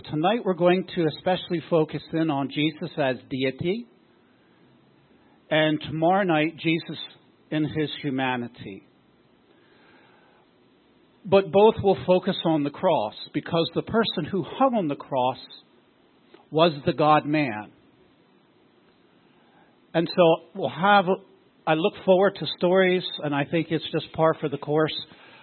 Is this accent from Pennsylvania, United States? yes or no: yes; Lancaster, Pennsylvania, United States; Out in Lancaster, I'm from Lancaster, Pennsylvania, and we've had limited mornings with the sun rising.